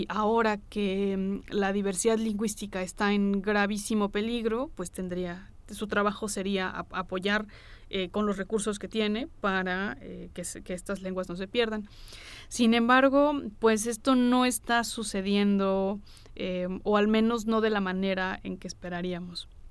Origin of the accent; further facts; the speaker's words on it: Abasolo del Valle, Mexico; first language Mixtec; Abasolo del Valle, que mi pueblo, pues resulta que los maestros de la escuela bilingüe son zapotecos, y pues nosotros hablamos mixteco